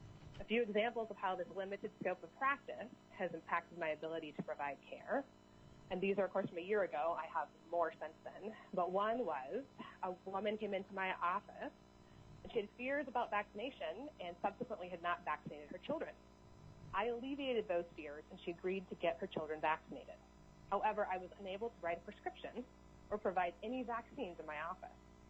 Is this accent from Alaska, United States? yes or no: yes; Alaska, United States; Born and raised in Alaska, I hope to come back to the state once I'd finished my medical training and residency to set up a practice and give back to the greater Anchorage community.